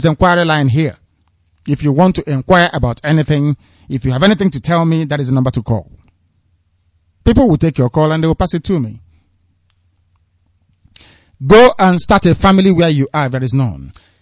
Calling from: Biafra, Nigeria; I am speaking from Biafra land. This broadcast is coming from Biafra, not from outer space. I'm not in London. I'm not in Europe. I am in Biafra land.

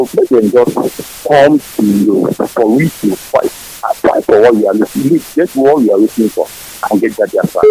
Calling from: Lagos, Nigeria; I'm calling from Lagos.

